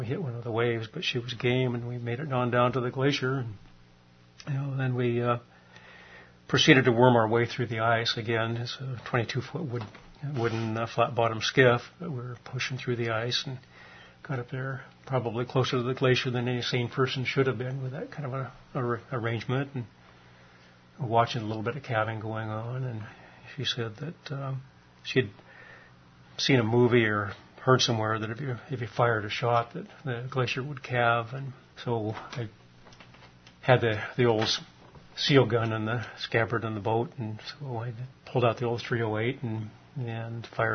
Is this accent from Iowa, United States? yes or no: no; Alaska, United States; But I think that's pretty typical of growing up in Alaska. And I don't think that's that unique.